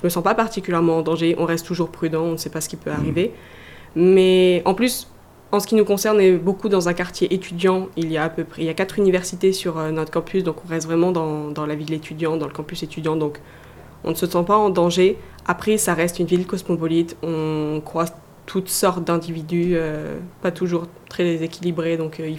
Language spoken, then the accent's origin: French; France